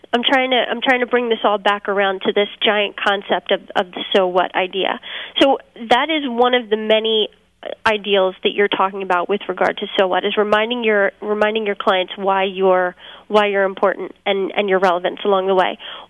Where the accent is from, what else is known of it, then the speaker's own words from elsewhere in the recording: New Jersey, United States; In Jersey. I'm a Jersey girl, through and through.